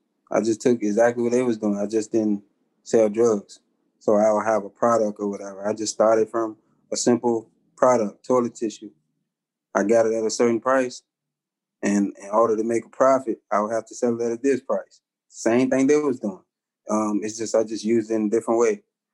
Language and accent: English; Richmond, Virginia, United States; Yeah, I'm from Gibbon Court. It's better known as Jackson Ward